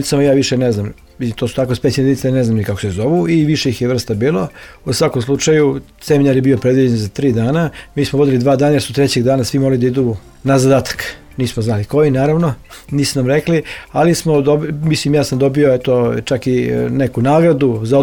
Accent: Serbia; Kad smo ih pitali ovako u nekom razgovoru, odakle ste vi, kažemo iz Jugoslavije, oni kažu Čehoslovakija, ma nekakva Čehoslovakija. Mislim, ne znaju baš mnogo o našoj zemlji.

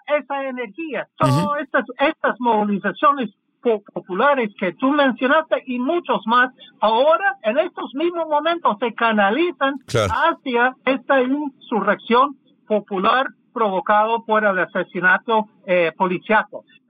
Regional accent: United States; siendo norteamericano, que he vivido mucha parte del mundo, la mayor parte de mi vida estaba aquí en Estados Unidos

